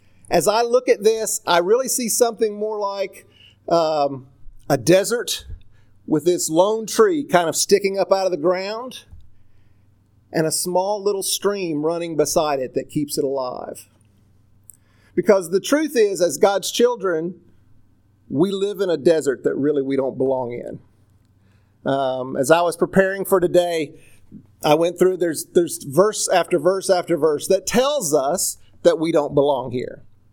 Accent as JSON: {"language": "English", "region": "North Carolina", "country": "United States", "tie": "born or raised there", "said": "See, I grew up in North Carolina, so it's a mountain stream."}